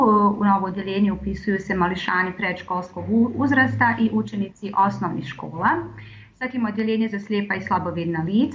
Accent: Tuzla, Tuzla Canton, Bosnia & Herzegovina; Tuzla je moj rodni grad i grad u kojem se najljepše osjećam. Rođena sam 1982. godine u Tuzli. U Tuzli sam završila osnovnu školu, srednju školu, gimnazija Meša Selimović, te filozofski fakultet Univerziteta u Tuzli, odsjek za engleski jezik i književnost.

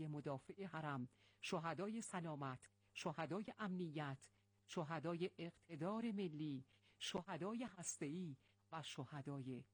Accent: Iran; مایه افتخار ماست که ایرانی هستیم،

